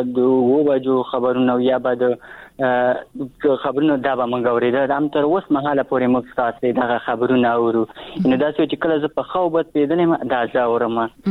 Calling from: Achin, Nangarhar, Afghanistan; در سره تماس کیم د ننګرهار ولایت اچینو لسوالینه

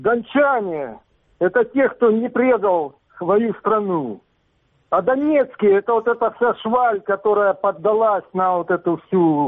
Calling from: Donbas, Ukraine; Донбасс, подконтрольная Украине территория. Я хочу сказать своим землякам в студии

